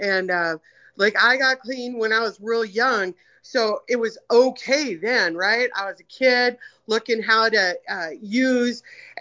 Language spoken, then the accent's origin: English; Montana, United States; You know, I'm from Montana, and my home group literally started, my original home group literally started 3 months before I got here.